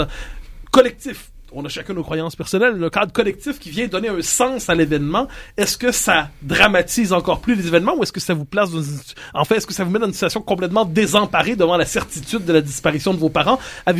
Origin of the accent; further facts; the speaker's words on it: Quebec, Canada; nous avons à peu près le même âge. À tout le moins, nous sommes du Québec post-catholique, nous sommes du Québec post-religieux, nous sommes du Québec post-croyance en immortalité en général.